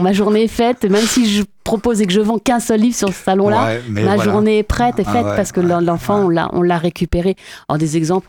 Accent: Noyen-sur-Sarthe, Pays de la Loire, France; je viens de Noyen-sur-Sarthe, où est installée ma petite entreprise.

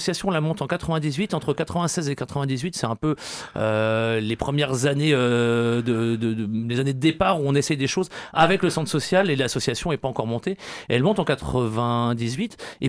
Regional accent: Bouloire, Pays de la Loire, France; Nous, à la base, on vient de la campagne, on vient de Bouloir, enfin de petit village à côté de Bouloir.

